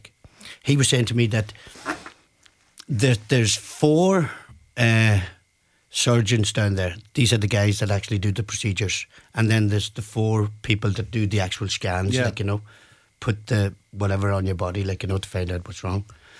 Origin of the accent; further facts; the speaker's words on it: Ulster, Ireland; And I told him, like, you know, I came from North Donegal.